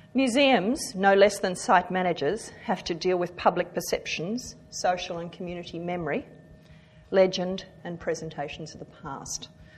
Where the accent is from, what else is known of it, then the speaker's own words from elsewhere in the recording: Darwin, Northern Territory, Australia; Today I want to look at a very famous site in my hometown of Darwin